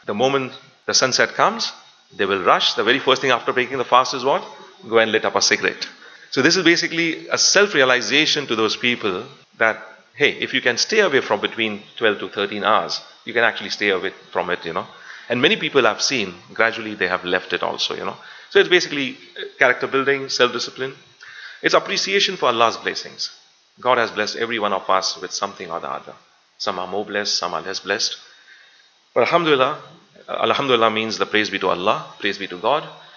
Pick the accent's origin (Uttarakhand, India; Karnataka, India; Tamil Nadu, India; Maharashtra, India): Maharashtra, India; Mumbai; moved away; I come from India, Bombay, that's where I was born. And my whole life I lived here before migrating to this beautiful country 17 years ago.